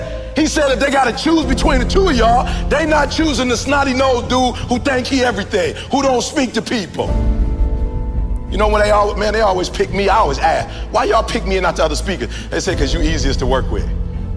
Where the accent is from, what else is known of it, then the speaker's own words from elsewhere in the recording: Chicago, Illinois, United States; Right, I'm from Chicago, South Side. I have my father in my life. I don't know who my grandfather is. My mom got pregnant with me at 17 years old.